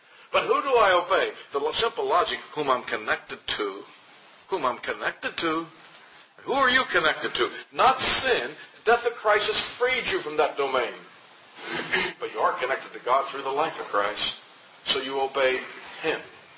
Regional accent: Rochester, New York, United States; I come from Rochester, New York. A couple of famous companies there, Xerox, you know, and Kodak.

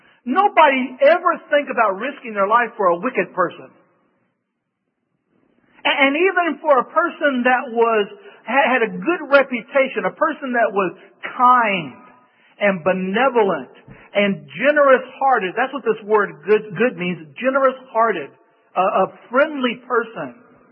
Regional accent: United States; born there; also born or lived in Spain; It's my parents' fault that I'm American, right? They were the ones that were Americans that gave birth to me here. And so I'm an American not by choice, but by birth

